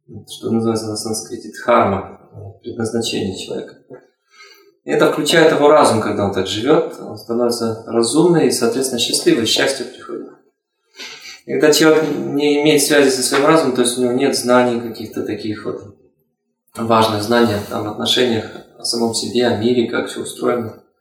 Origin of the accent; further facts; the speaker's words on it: Almaty, Kazakhstan; Я приехал из города Алматы, из Казахстана. Родился тоже в Казахстане, в Алмате.